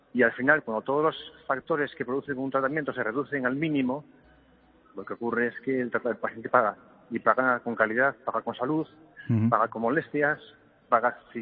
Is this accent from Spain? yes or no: yes; Asturias, Spain; Yo soy asturiano y soy de Tierrina.